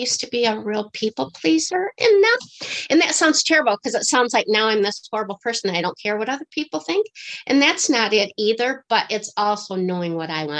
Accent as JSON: {"language": "English", "region": "Michigan", "country": "United States", "tie": "born or raised there", "said": "And I grew up in Michigan. I've always been here"}